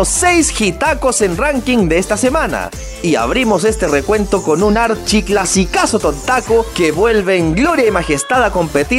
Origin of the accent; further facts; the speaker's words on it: Chile; vivo en la parte centro-sur de mi país, lejos de los lugares donde suceden estas catástrofes. Sin embargo, como chileno que soy